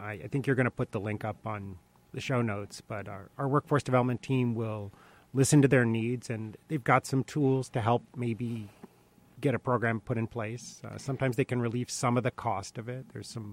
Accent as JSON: {"language": "English", "region": "Arizona", "country": "United States", "tie": "born or raised there", "said": "I grew up in Arizona, where we have a huge portion of the population is New American."}